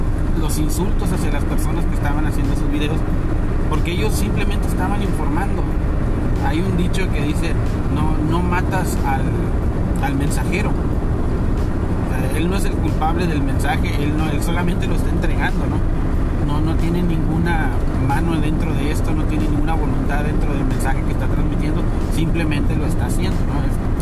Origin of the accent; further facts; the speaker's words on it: Mexico; si yo soy de México